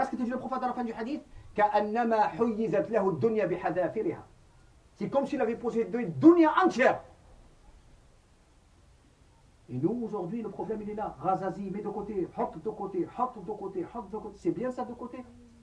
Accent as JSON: {"language": "French", "town": "Marseille", "region": "Provence-Alpes-Côte d'Azur", "country": "France", "said": "On est marseillais, on arrache."}